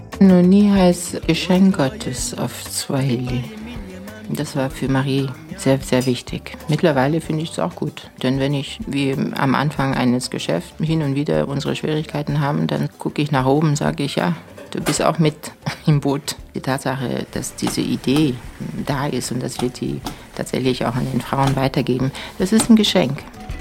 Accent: Cameroon; now in Germany; Ich bin in Kamerun geboren und aufgewachsen.

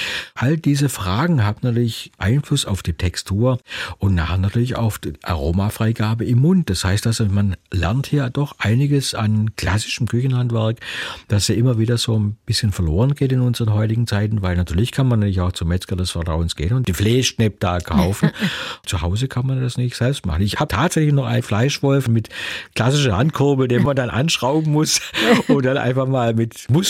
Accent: Baden-Württemberg, Germany; Gut, die Leberknäpfle kannte ich natürlich als Schwabe wiederum.

